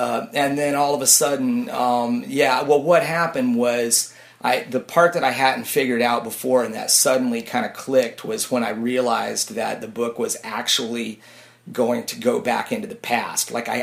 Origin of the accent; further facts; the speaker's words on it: Sandpoint, Idaho, United States; I grew up in Sandpoint.